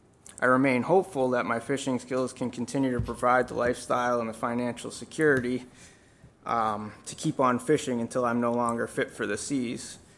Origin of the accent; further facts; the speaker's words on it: Hampton, New Hampshire, United States; I grew up in Hampton, New Hampshire, around the area. I fish out of Hampton, and I got a little story for you today.